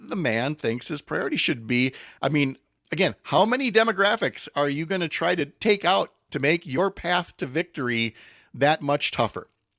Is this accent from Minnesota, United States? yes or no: yes; Minnesota, United States; I am totally familiar with that, having been born and raised in Minnesota, then marrying a good Wisconsin farm girl and getting into that back and forth about Minnesota lakes